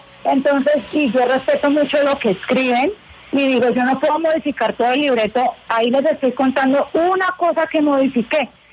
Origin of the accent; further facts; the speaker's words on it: Bogotá, Bogotá D.C., Colombia; accent: Bogotá; Yo lo hice con mi acento normal, o sea, como yo hablo colombiano normal